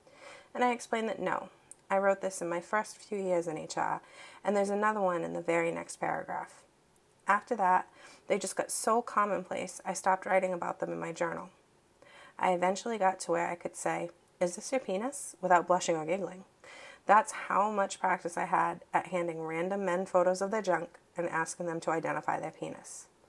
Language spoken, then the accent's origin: English; Massachusetts, United States; accent: Massachusetts; Actually, three things that come to my mind, especially when it comes to my accent. It's not things, but they're places. Cities in Massachusetts that, unless you're from Massachusetts, you're probably saying it a different way.